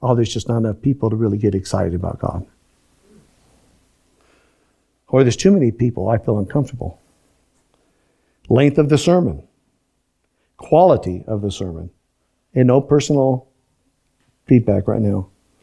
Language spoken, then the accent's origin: English; Florida, United States; born there; By the way, I was born in Florida.